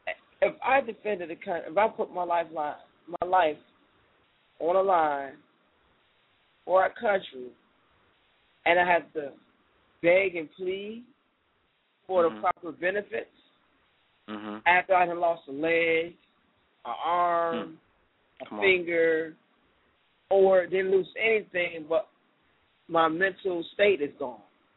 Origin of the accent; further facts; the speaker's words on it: Detroit, Michigan, United States; Number one, my hometown, Detroit. Look at it. It's in shambles.